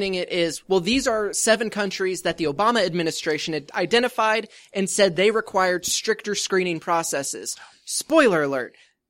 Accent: United States; I'm American, so deal.

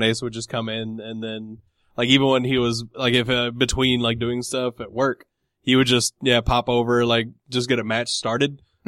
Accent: Ireland; I'm Irish, I can say it.

